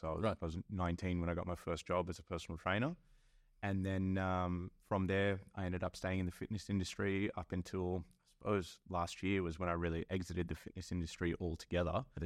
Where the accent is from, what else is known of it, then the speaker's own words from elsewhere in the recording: Sydney, New South Wales, Australia; I grew up in Western Sydney. I just wasn't exposed to that.